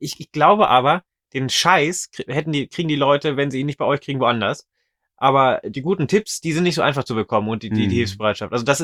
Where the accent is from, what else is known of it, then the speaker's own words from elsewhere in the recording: Wolfsburg, North Rhine-Westphalia, Germany; noch im Ortszirkel in Wolfsburg, wo ich herkomme